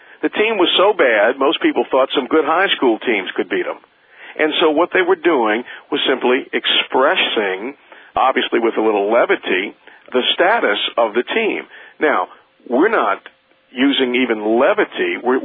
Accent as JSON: {"language": "English", "town": "New Orleans", "region": "Louisiana", "country": "United States", "said": "I'm from New Orleans and we have a football team called the New Orleans Saints."}